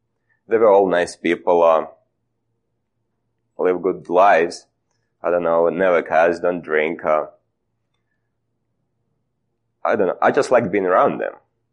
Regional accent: Russia; Well, being born and raised in Russia, in a communist country, I had no background of any religion.

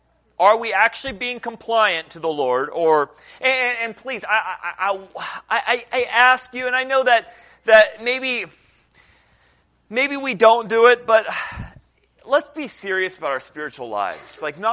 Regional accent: Senegal; I know growing up in Senegal, you know, seeing kids back in the States getting to play in basketball leagues and what, and not being able

